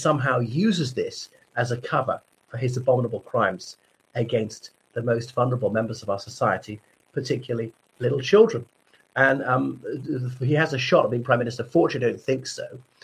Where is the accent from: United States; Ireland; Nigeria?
Ireland; from Ireland.